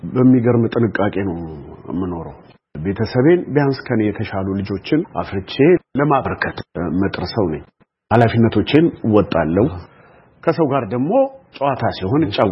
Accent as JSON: {"language": "Amharic", "town": "Harar", "region": "Harari Region", "country": "Ethiopia", "tie": "born or raised there", "said": "እንግዲህ እኔ ተወልጄ ያደኩት ሀረር ነው።"}